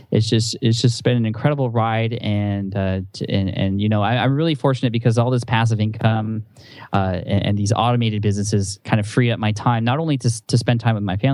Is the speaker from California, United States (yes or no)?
yes; San Diego, California, United States; We just really love the culture and we're from San Diego, so we love the beach and stuff.